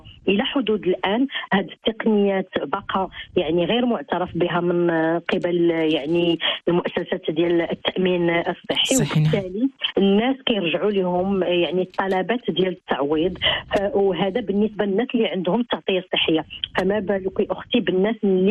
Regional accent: Morocco; يعني ما بين 12 حتى 17% من الأزواج عندنا في المغرب كيعانيوا من ضعف الخصوبة

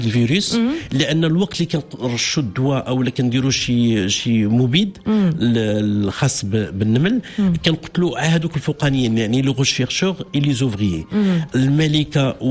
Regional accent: Morocco; هذا النوع جديد تقريبا عندي واحد 5 سنين باش ولا عندنا في المغرب

